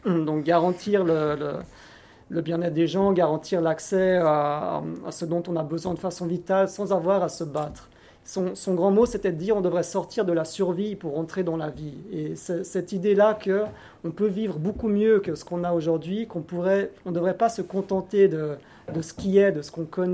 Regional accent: Geneva, Switzerland; Je continue puisque j'ai ouvert les feux. Mais donc je suis d'ici, de Genève

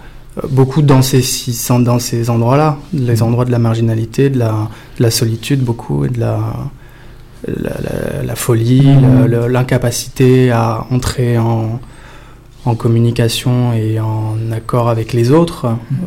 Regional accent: Lyon, Auvergne-Rhône-Alpes, France; Je viens de Lyon.

